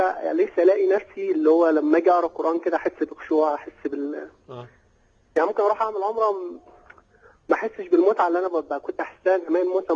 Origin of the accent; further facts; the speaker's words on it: Egypt; now in Saudi Arabia; أنا مصري وممكن في السعودية يعني في شغل وكده،